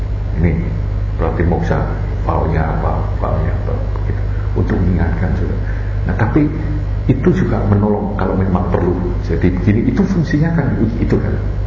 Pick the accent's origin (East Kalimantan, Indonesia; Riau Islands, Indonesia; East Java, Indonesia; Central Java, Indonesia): Central Java, Indonesia; Semarang; di dekat kota saya di Semarang ini juga ada upacara